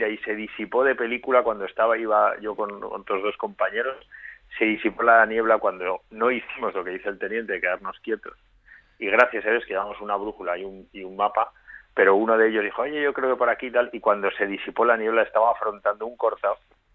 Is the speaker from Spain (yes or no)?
yes; Madrid, Community of Madrid, Spain; los que somos de Madrid